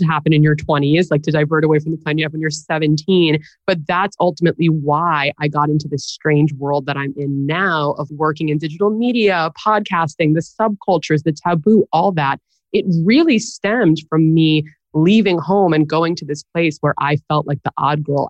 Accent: New York, United States; So I grew up in New York, downtown in Greenwich Village, which is like the center of the universe.

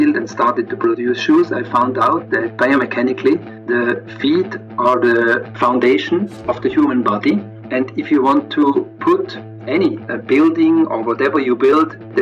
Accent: Switzerland; moved away as an adult; I grew up in Switzerland.

